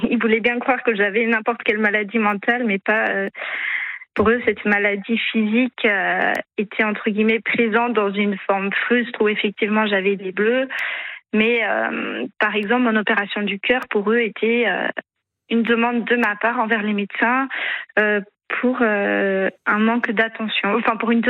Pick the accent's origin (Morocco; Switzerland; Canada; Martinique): Switzerland; now in Ajaccio, France; Non, je suis Suisse.